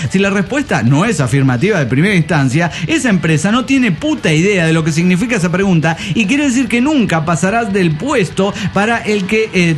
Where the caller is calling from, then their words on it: Oruro, Bolivia; de Oruro.